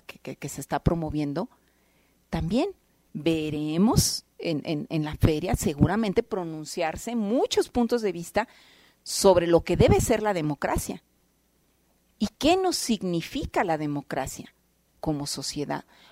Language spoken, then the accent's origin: Spanish; Jalisco, Mexico; de quienes somos los jaliscienses. Somos la cuarta economía del país.